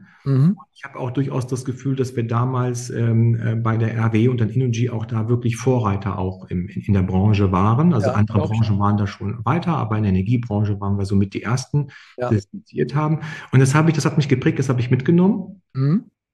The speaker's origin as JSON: {"language": "German", "town": "Hanover", "region": "Lower Saxony", "country": "Germany", "tie": "born there", "said": "ich bin in Hannover geboren."}